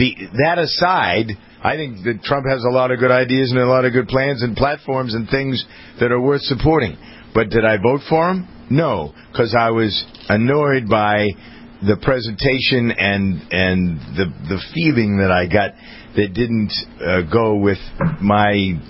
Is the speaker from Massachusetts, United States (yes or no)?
yes; Framingham, Massachusetts, United States; my hometown here in Massachusetts, Framingham